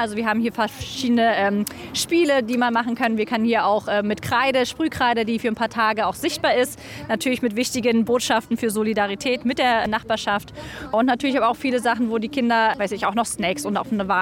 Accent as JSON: {"language": "German", "region": "Berlin", "country": "Germany", "tie": "born or raised there", "said": "ich bin selber Kiezkind. Ich bin tatsächlich hier in Neu-Hohenschönhausen aufgewachsen, selber hier in der Kita, in der Schule und so weiter"}